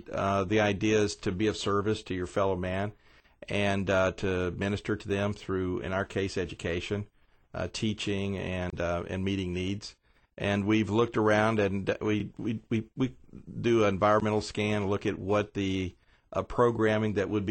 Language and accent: English; Las Vegas, Nevada, United States; also born or lived in Louisiana; Well, I was born in Louisiana, but from the age of 5 to 13, I grew up in Las Vegas, Nevada.